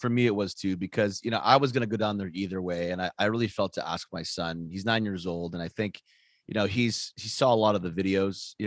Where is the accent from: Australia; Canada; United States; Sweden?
Canada; Ottawa, Ontario; I grew up in Ottawa my whole life, and I've never felt so much unity, love, kindness, energy in my city ever